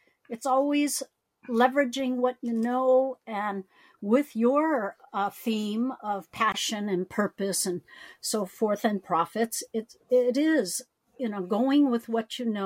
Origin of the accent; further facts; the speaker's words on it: San Francisco, California, United States; And I, being that I'm from San Francisco, I use the word junkie.